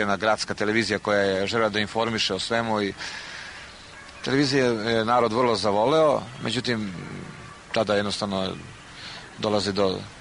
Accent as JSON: {"language": "Serbian", "town": "Vršac", "region": "Vojvodina", "country": "Serbia", "tie": "born or raised there", "also_born_or_lived": "Kikinda", "lives_now": "Budapest, Hungary", "said": "Rođen sam u Vršcu, živio sam dosta dugo u Vršcu. Dobro, u Kikindu sam išao nešto malo u osnovnu školu i gimnaziju."}